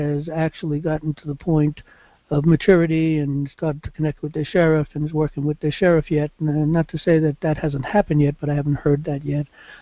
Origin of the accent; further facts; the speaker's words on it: New York City, New York, United States; I mean, I come from New York City, and New York City is very, very heavily Democrat.